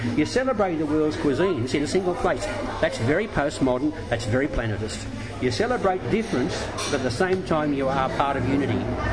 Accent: Australia; being an Australian, so we don't cease to be Australians.

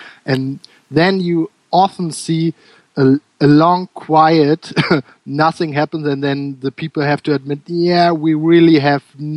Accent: Berlin, Germany; from Berlin.

